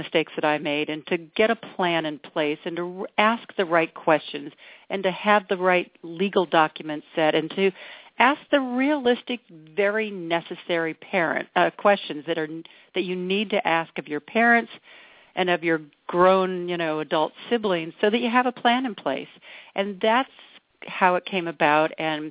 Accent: Sacramento, California, United States; So I started driving around my hometown of Sacramento trying to find a good place for her

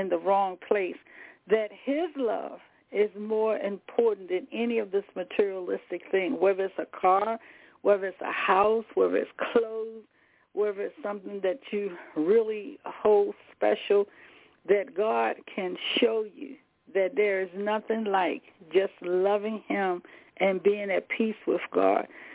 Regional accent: the South, United States; I have always, you know, liked to put flowers down and put my hands in dirt because I'm from the South. I'm old country girl.

